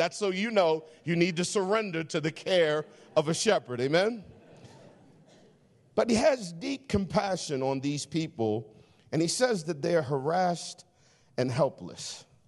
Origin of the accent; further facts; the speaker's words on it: Baltimore, Maryland, United States; moved away as an adult; now in Oregon, United States; Just so you know, I'm a city boy. I'm from Baltimore, amen, East Coast, but God moved me out here through the Marine Corps and some other things.